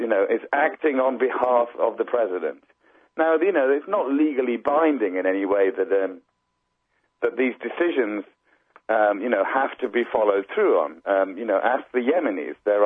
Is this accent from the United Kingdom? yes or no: yes; United Kingdom; my home country, the UK.